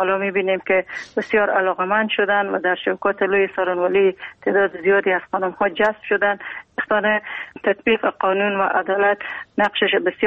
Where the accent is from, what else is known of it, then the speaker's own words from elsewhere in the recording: Afghanistan; ما افغان هستیم